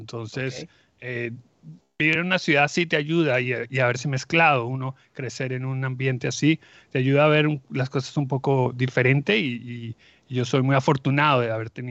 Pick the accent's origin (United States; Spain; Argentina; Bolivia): United States; yo fui muy afortunado y crecí en Estados Unidos la mayoría. Llegué joven, de niño. Estudié en una escuela muy latina primero, con muchos diferentes de países latinos, muy en español. Y eso me ayudó a aprender a inglés